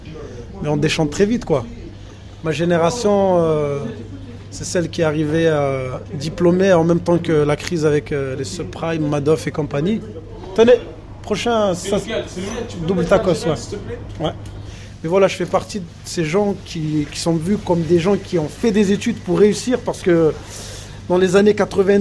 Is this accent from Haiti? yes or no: no; Montpellier, Occitanie, France; also born or lived in Morocco; J'ai 29 ans, bientôt 30 ans. J'ai grandi à Montpellier, je suis né au Maroc. J'ai fait 6 ans de stage à Paris. J'appelle ça le service militaire. Et là, je suis de retour à Montpellier.